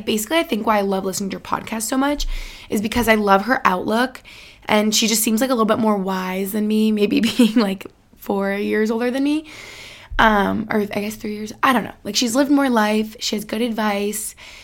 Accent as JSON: {"language": "English", "town": "Albany", "region": "New York", "country": "United States", "tie": "born or raised there", "said": "kind of how I feel in my hometown in Albany."}